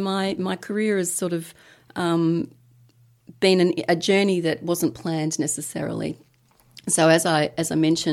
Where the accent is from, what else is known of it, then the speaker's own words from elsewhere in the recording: Belmont, Victoria, Australia; I grew up in Belmont. My parents are actually still in the family home that I was taken home as a baby.